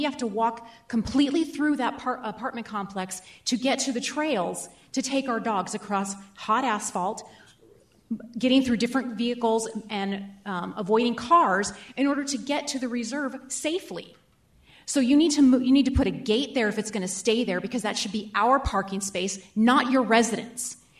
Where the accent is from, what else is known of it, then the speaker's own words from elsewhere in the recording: South Tucson, Arizona, United States; I grew up in South Tucson, so I can say it.